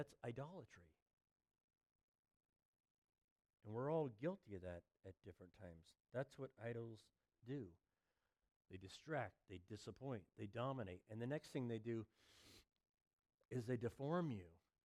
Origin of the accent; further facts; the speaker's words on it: Oregon, United States; I come from Oregon, so I know about the tree huggers.